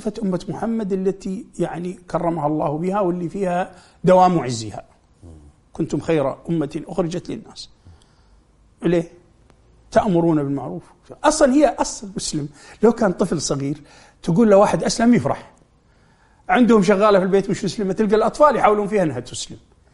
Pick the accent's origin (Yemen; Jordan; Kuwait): Kuwait; بحث لقاها عندنا في الكويت وفي بعض العراق وفي نجد طبعا